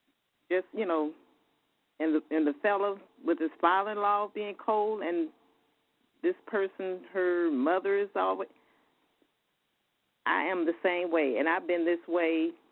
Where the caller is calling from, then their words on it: Inkster, Michigan, United States; Yes. I'm calling from Michigan, Inkster suburb of Detroit.